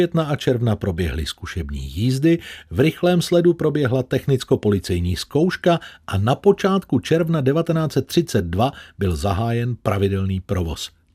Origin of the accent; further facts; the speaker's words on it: Plzeň, Plzeň Region, Czechia; Nečekal bych, že to někdy jako rodák z Plzně řeknu